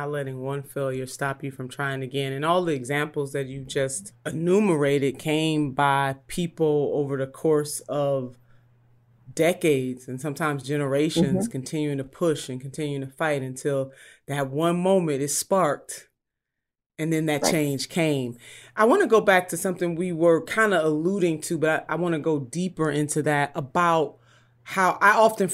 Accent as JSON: {"language": "English", "region": "Ohio", "country": "United States", "tie": "born or raised there", "said": "My home state of Ohio is one of the states that this could become a reality for the November election."}